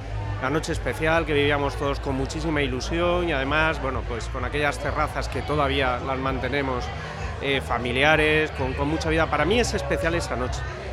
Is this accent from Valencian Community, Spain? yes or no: yes; Elche, Valencian Community, Spain; yo para mí soy de Elche y además de desde pequeñito nací aquí, y con lo cual vivo el Elche